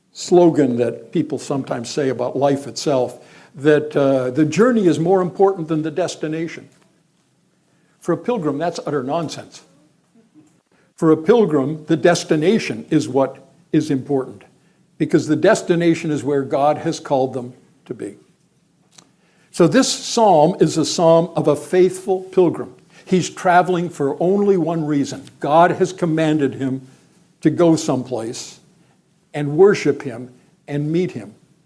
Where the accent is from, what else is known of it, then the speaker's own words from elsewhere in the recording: Vancouver, British Columbia, Canada; I grew up in Vancouver in Canada, and I think it is one of the most beautiful cities in the world.